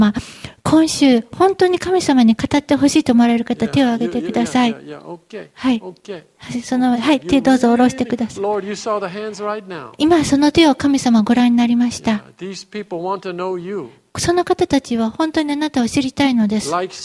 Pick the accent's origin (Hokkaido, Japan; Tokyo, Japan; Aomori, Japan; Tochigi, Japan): Tokyo, Japan; 当時は東京で育った子だったから、でそのすごいって東京弁で考えてました。